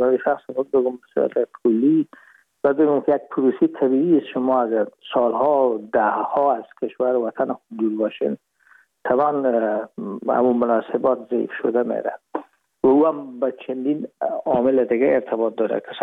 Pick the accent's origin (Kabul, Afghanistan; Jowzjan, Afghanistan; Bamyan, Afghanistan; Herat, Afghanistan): Herat, Afghanistan; moved away as an adult; now in Hamburg, Germany; ما رفتیم از کابل به هرات و پیش از اینکه فاکولته رو پایان برسانیم یا دیپلم بگیریم از هرات از طریق زمینی داخل مرز ایران شدیم